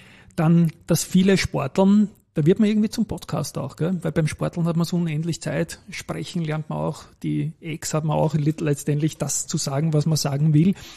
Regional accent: Vienna, Austria; Ja, ich darf dir als Wiener das Feedback geben

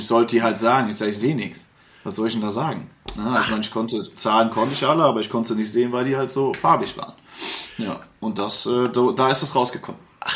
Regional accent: Bergisch Gladbach, North Rhine-Westphalia, Germany; und bin natürlich auch hier aufgewachsen, ich komme ursprünglich gebürtig aus Bergisch Gladbach. Das ist so, mit der Bahn sind 17 Minuten bis zum Hauptbahnhof.

